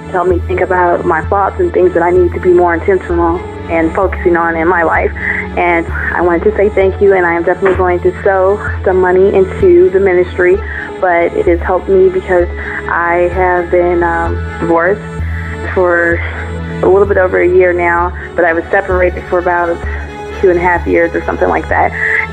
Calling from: St. Louis, Missouri, United States; from St. Louis, Missouri

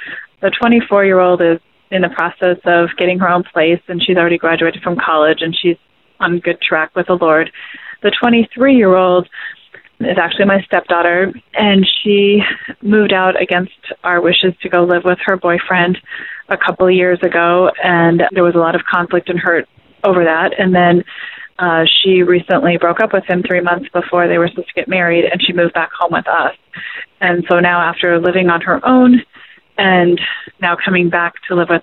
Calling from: Phoenix, Arizona, United States; I'm calling from Phoenix, Arizona

